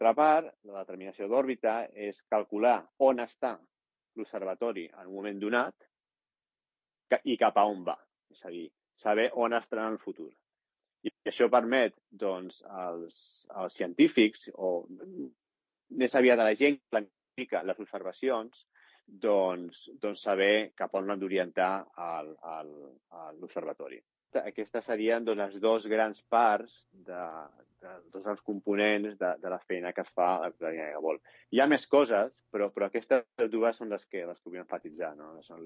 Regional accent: Sant Cugat del Vallès, Catalonia, Spain; also born or lived in United States / Barcelona; jo vaig néixer als Estats Units perquè els meus pares van viure aquí 7 anys, però els dos són de Barcelona. Llavors, doncs quan van decidir tornar a Catalunya, doncs es van estar vivint a Barcelona i després vam anar a Sant Cugat, crec que va ser cap a l'any 80-84.

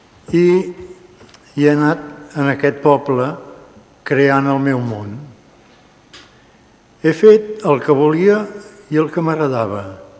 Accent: Sant Cugat, Catalonia, Spain; sempre he tingut aquesta consciència que sóc un pagès de Sant Cugat.

